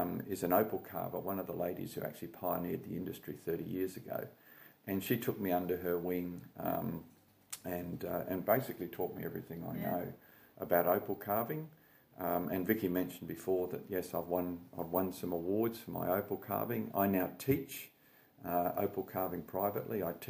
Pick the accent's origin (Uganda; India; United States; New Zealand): New Zealand; moved away; I'm a Kiwi originally, and both my brothers are still in New Zealand.